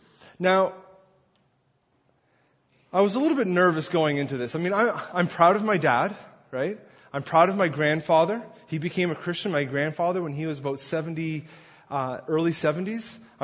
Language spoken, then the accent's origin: English; New Brunswick, Canada; moved away; My family and I went out east. I'm originally from New Brunswick. And so we spent some time out there, pretty much took all my vacation in one shot and enjoyed a good chunk of time on the East Coast.